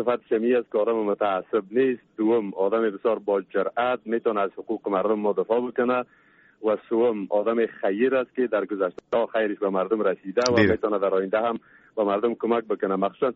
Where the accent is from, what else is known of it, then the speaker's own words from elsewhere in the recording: Panjshir, Afghanistan; ما در روز انتخابات میریم پنجشیر، چون از پنجشیر هستم، در پنجشیر اشتراک میکنم در انتخابات